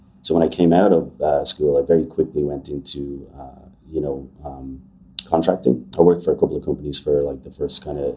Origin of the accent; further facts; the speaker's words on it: Ireland; So I'm Irish. I grew up in Ireland. I went to art school, went to college, art college in Ireland.